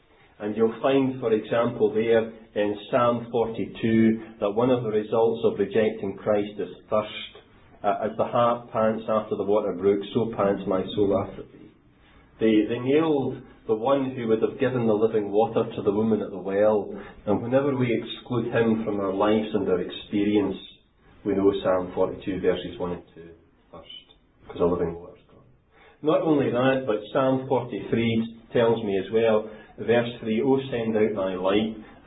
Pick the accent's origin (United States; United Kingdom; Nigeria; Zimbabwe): United Kingdom; Scotland; Thanks, I'm from Scotland. I'm not going under that, you know.